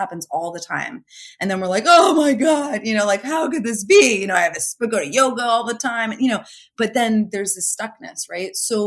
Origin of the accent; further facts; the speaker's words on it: New Jersey, United States; now in California, United States; I mean, I'm from New Jersey originally. I live in California now.